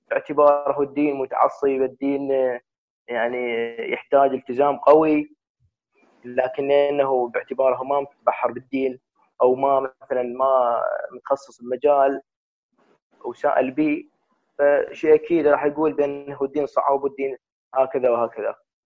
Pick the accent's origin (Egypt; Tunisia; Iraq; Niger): Iraq; طبعاً إحنا عندنا بالعراق أو حتى بالدول العربية